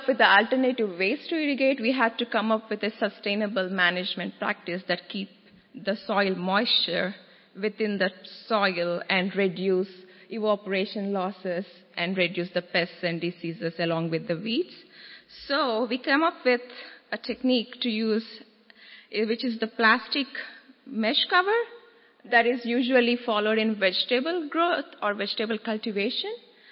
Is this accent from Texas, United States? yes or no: yes; Texas, United States; we are from the South Texas area of the South Texas area, which is located very near to the Rio Grande Valley.